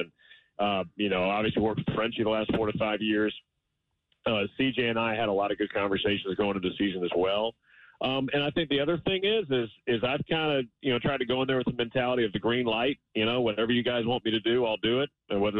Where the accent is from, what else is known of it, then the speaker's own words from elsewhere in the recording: Atlanta, Georgia, United States; But honestly, Chris, I mean, like I said, man, I'm from Atlanta.